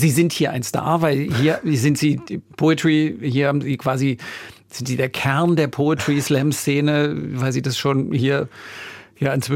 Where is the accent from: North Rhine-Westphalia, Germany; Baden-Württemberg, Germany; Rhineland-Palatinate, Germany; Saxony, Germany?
Saxony, Germany; Dresden; Ich komme aus Dresden.